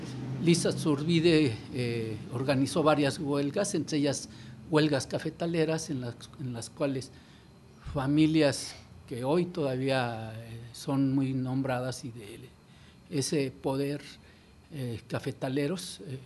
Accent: Mexico City, Mexico; now in Xalapa, Mexico; Tengo 18 años aquí en Jalapa, soy originario del Distrito Federal. Vengo huyendo también de la violencia.

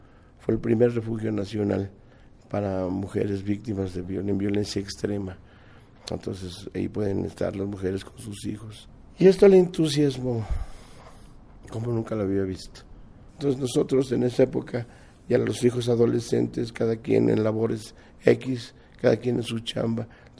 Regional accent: Mexico City, Mexico; Nací en México DF, chilango de pura cepa.

